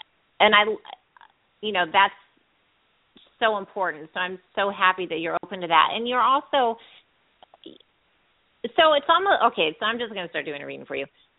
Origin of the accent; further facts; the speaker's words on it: California, United States; Well, my heart is in California. I was raised there, and I love California.